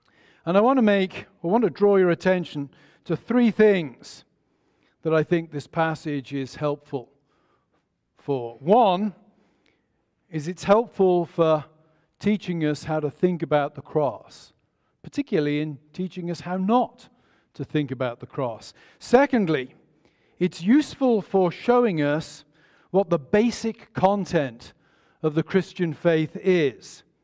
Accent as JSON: {"language": "English", "region": "England", "country": "United Kingdom", "said": "I was educated in the 1970s and 80s as an English grammar school boy."}